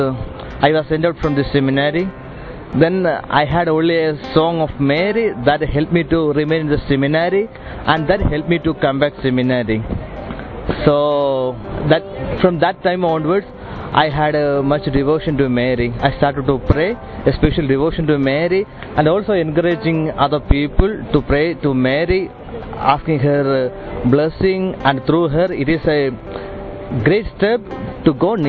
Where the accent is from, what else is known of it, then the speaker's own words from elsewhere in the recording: India; English is a second language; I am from India.